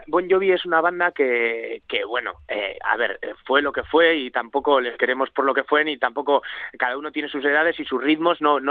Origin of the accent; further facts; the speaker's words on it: Bilbao, Basque Country, Spain; somos de Bilbao